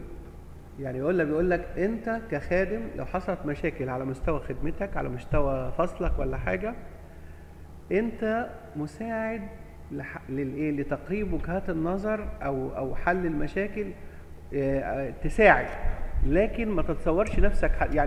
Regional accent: Egypt; يعني لما يجي حد مثلا في المشكله الاقتصاديه عندنا في مصر ويكلمني

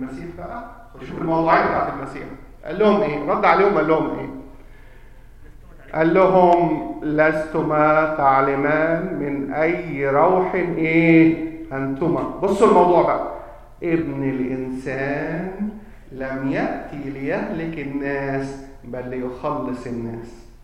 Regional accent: Egypt; ودي عندنا إحنا كمصريين كتيرة أوي أوي أوي.

